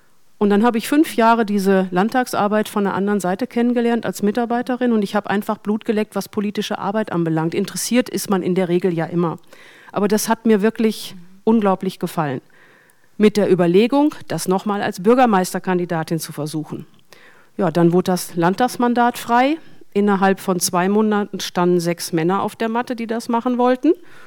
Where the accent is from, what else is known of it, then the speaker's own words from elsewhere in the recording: North Rhine-Westphalia, Germany; now in Bavaria, Germany; ich komme ja noch nicht mal gebürtig aus Bayern. Ich bin Münsterländerin, also Westfälin, seit 2000 erst in Bayern.